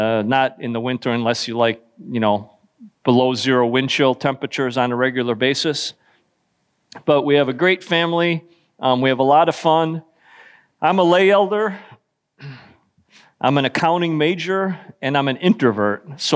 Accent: Chicago, Illinois, United States; So I'm from Chicago. My wife and I grew up 1 mile from each other.

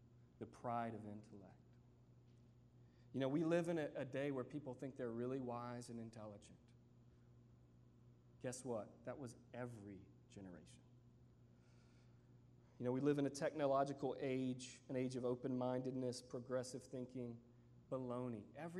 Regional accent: United States; born there; You know, I was born in 1983 in America.

